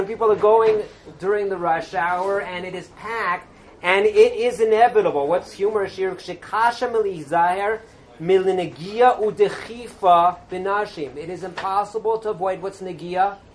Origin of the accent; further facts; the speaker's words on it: Los Angeles, California, United States; I wasn't from New York, I was from Los Angeles, and I didn't know that you needed the elbows.